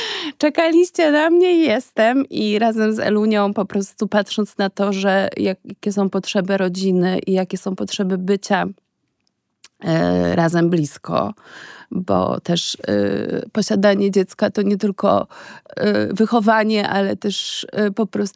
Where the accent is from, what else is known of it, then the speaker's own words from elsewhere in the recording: Warsaw, Masovian Voivodeship, Poland; ja mieszkałam całe życie w Warszawie, urodziłam się w Warszawie, jestem warszawianką rodowitą i pierwszy raz jakby wyprowadziłam się na dłużej.